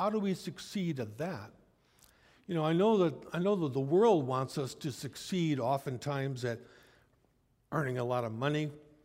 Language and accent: English; Wisconsin, United States; Now, I grew up in Wisconsin. We had a cadet club, just like your cadet club.